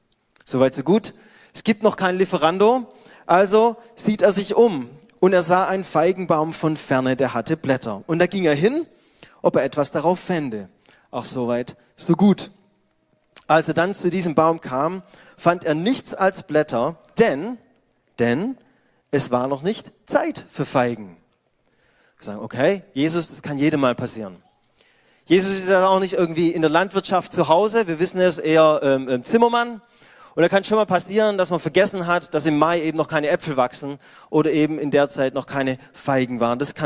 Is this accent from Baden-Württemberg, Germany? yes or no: yes; Baden-Württemberg, Germany; Ich komme ja aus dem Remstal.